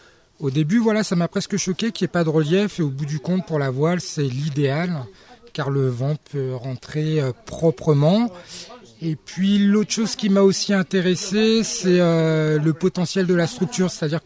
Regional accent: Hauts-de-France, France; Je suis originaire du Nord

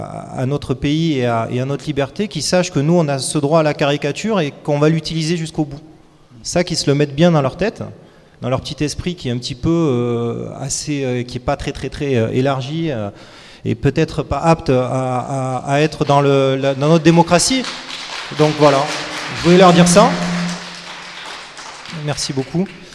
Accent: France; Attristé en tant que Français.

